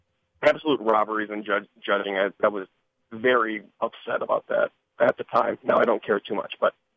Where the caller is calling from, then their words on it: Wisconsin, United States; from Wisconsin.